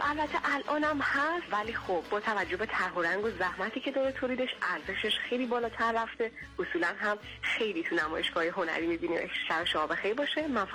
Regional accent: Behshahr, Mazandaran, Iran; من اهل مازندرانم، شهرستان بهشهر،

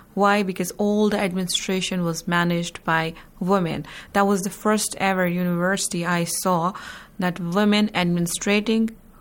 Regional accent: India; since I come from India

